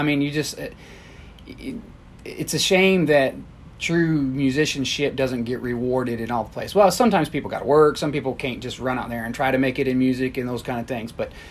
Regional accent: Sandusky, Ohio, United States; moved away as an adult; I'm not from here. I'm from Sandusky, Ohio. So I was born and raised where there was no bluegrass music.

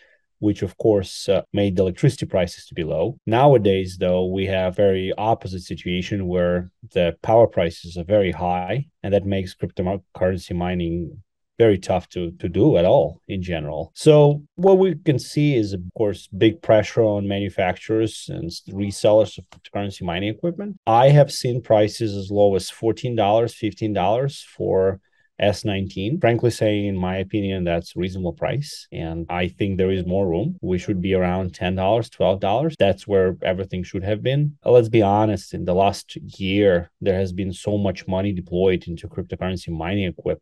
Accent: Ukraine; I'm actually from Ukraine, so been tough a little bit on me.

